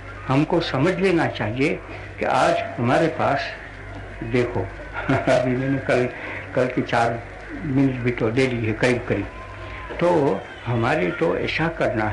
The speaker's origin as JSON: {"language": "Hindi", "region": "Gujarat", "country": "India", "said": "मैं क्या बाहर जाऊँ तो ऐसा कहूँगा कि मैं गुजराती हूँ, मुझको कहना ही पड़ेगा।"}